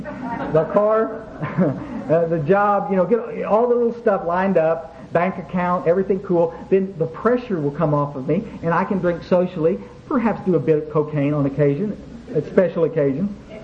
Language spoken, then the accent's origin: English; Kerrville, Texas, United States; I went back to my hometown of Kerrville